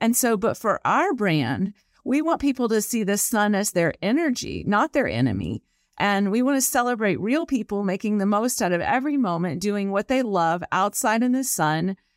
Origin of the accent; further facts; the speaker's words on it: the South, United States; I'm from the South